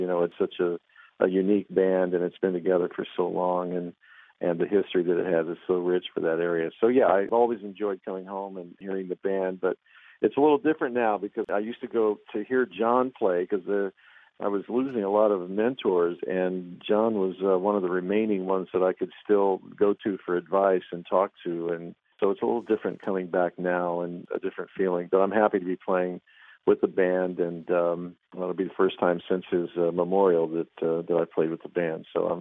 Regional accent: Richmond, Indiana, United States; also born or lived in Bloomington; when I was growing up in Indiana, Richmond, Indiana, and went to school in Bloomington.

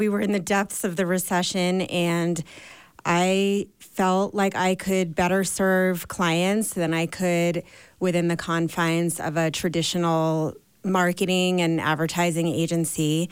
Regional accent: New York, United States; now in Park City, United States; Well, I am a New Yorker who moved to Park City back in 2001.

